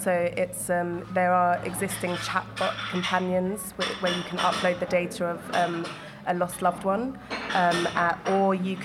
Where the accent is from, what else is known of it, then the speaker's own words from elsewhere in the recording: England, United Kingdom; I came back during COVID to do an MA in creative writing at Háskóli Íslands. But yeah, I grew up in England. Both my parents were Icelandic, though.